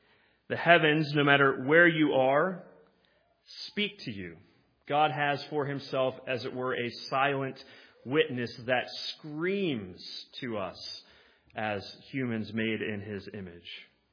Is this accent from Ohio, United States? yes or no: yes; Cleveland, Ohio, United States; I am from Cleveland, which means I am a tortured sports fan.